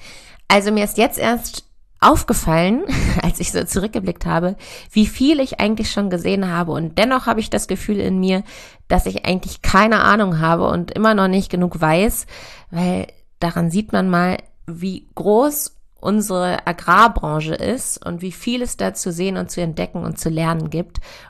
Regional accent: Hanover, Lower Saxony, Germany; ich komme aus Hannover und bin auf einem konventionellen Ackerbaubetrieb groß geworden.

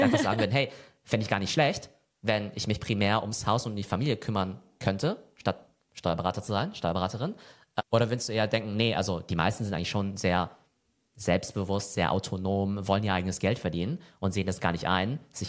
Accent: Germany; Vielleicht, weil wir als Deutsche vielleicht irgendwie Englisch irgendwie als höherwertig wahrnehmen, als jetzt irgendwie Deutsch.

